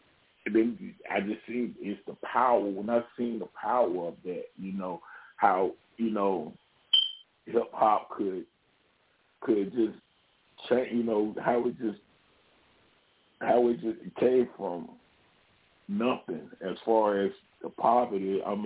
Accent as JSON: {"language": "English", "town": "Charlotte", "region": "North Carolina", "country": "United States", "tie": "born or raised there", "said": "my grandparents was living, in the country and in my Holland, and I was growing up in Charlotte. And so I was, you know, growing up in the hood in Charlotte and whatever."}